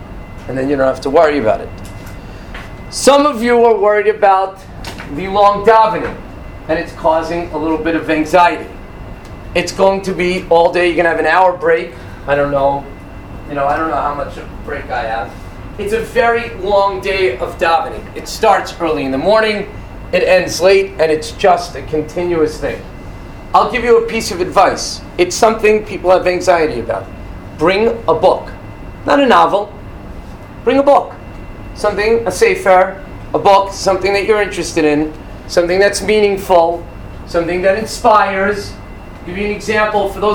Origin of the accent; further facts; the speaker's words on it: Brooklyn, New York, United States; You have to understand that I grew up in Brooklyn, and therefore I might be a little bit blunter than most people.